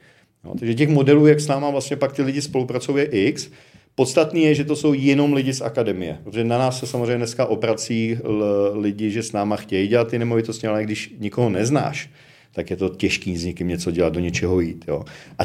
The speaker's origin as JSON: {"language": "Czech", "region": "Prague", "country": "Czechia", "said": "Jsme z Prahy, tak víme, jo, že každý, kdo bydlí anebo vyrůstal v té své části, tak ta je nejlepší."}